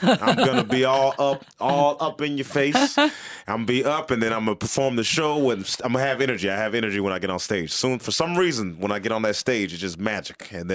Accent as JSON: {"language": "English", "town": "Portland", "region": "Oregon", "country": "United States", "tie": "born or raised there", "said": "Yeah. I grew up in, I was born in Portland, Oregon. You know Oregon?"}